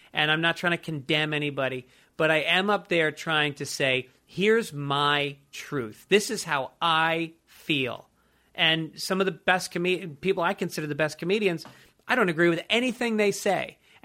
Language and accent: English; Ireland; there's something I have to honor as an Irish person.